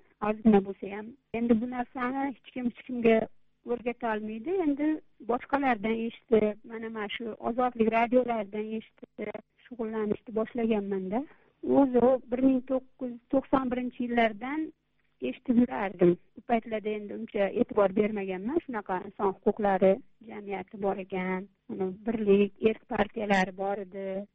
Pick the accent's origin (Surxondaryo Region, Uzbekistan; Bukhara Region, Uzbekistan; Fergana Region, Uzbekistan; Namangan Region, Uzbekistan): Fergana Region, Uzbekistan; now in Tashkent, Uzbekistan; 1959-yil 24-noyabrda Farg'ona viloyatida tug'ilganman. Shu Farg'ona viloyatida tug'ilib, shu yerda katta bo'ldim. Keyin taqdir taqozosi bilan 1987-yili siz Toshkent shahriga ko'chib kelganmizda oilamiz bilan